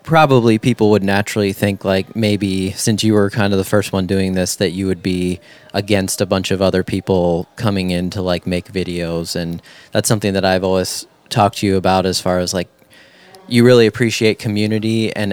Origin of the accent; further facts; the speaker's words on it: Minnesota, United States; I was always growing up in Minnesota